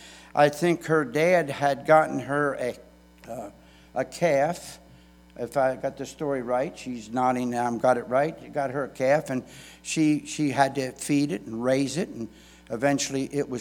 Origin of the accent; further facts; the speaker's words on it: United States; born there; I still am so thankful I was born in America.